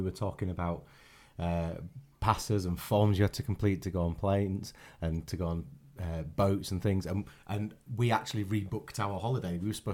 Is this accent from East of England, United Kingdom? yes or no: yes; East of England, United Kingdom; born there; I was born in Essex